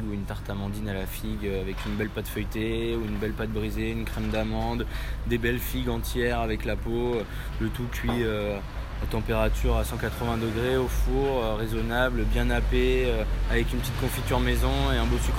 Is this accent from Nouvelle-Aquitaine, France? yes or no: yes; Bordeaux, Nouvelle-Aquitaine, France; also born or lived in Berlin, Germany; J'ai été formé au lycée hôtelier de Talence, vu que je suis de Bordeaux à la base.